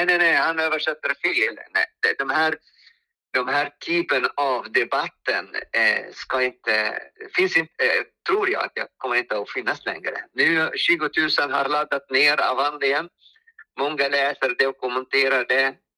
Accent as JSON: {"language": "Swedish", "country": "Egypt", "lives_now": "Sweden", "said": "eftersom jag kommer från Egypten"}